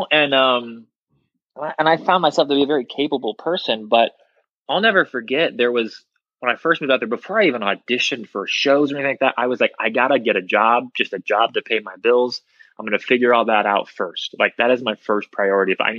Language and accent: English; Midwest, United States; I grew up in the Midwest too, and wanting to perform and do theater.